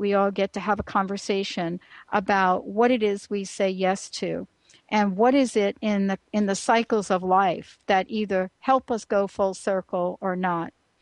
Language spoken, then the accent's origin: English; Bronx, New York, United States; I'm a girl from the Bronx.